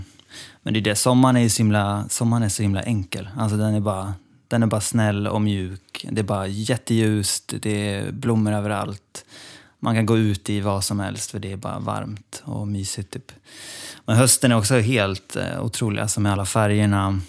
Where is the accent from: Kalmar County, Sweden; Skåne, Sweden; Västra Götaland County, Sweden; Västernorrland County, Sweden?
Västernorrland County, Sweden; Sundsvall; now in Stockholm, Sweden; Men det var när jag bodde hemma i Sundsvall liksom.